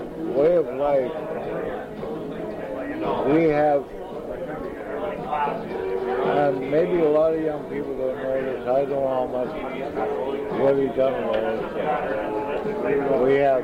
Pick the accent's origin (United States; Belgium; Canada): Canada; Manitoulin Island, Ontario; Yeah, I'm from Manitoulin Island.